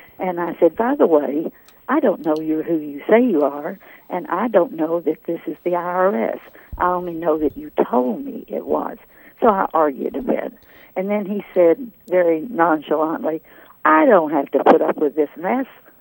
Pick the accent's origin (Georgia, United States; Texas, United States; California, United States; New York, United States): Texas, United States; In Texas.